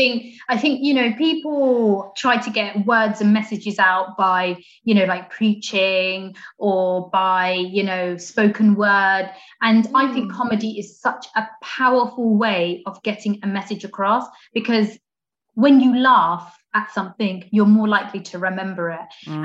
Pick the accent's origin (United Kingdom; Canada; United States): United Kingdom; Portsmouth, South East England; And as you can probably all tell by looking at me, I'm not from around here. I'm actually from Portsmouth.